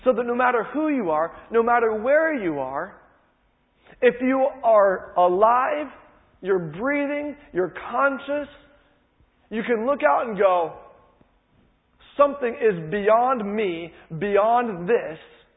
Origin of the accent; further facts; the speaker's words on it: Midwest, United States; I'm from the Midwest in the U.S., and we have these massive storms that barrel through, and they're awesome.